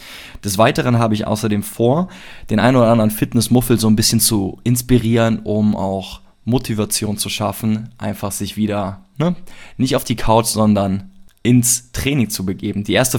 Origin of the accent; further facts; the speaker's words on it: Cologne, North Rhine-Westphalia, Germany; ich komme aus Köln.